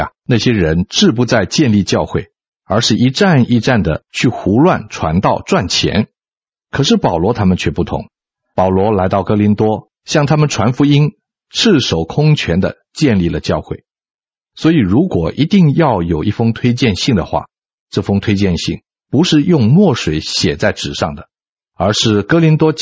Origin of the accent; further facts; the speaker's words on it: China; 我们中国人认为心就是一个人心智的中心